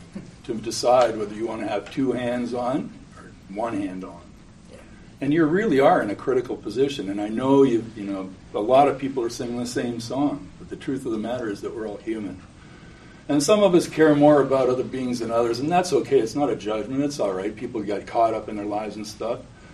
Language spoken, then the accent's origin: English; Toronto, Ontario, Canada; moved away as an adult; also born or lived in Los Angeles, United States; now in United States; Born and raised in Toronto, Canada, big city. In my 20s, I moved to California, LA area, for about 5 years. And then when the notion of moving to New England came up